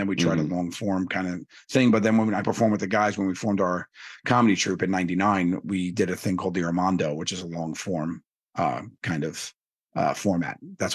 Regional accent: Staten Island, New York, United States; born or raised there

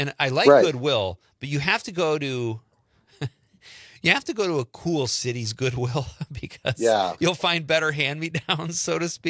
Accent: Wisconsin, United States; also born or lived in Seattle, United States / Arkansas, United States; We spent 8 years in Arkansas after 40 years in Seattle and now 9 in my home state of Wisconsin.

